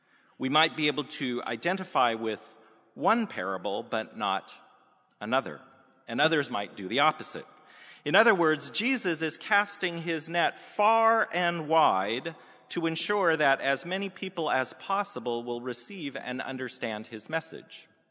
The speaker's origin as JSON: {"language": "English", "region": "West Coast", "country": "United States", "tie": "born or raised there", "said": "And even though I grew up on the West Coast, where we have a rather relaxed view of social proprieties"}